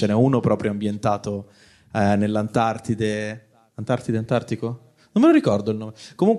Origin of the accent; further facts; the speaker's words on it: Milan, Lombardy, Italy; vengo da Milano.